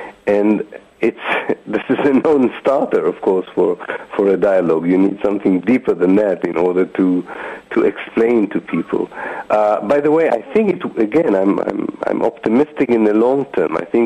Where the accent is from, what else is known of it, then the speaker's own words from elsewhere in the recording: Israel; people who come from the same milieu in which I grew up in Israel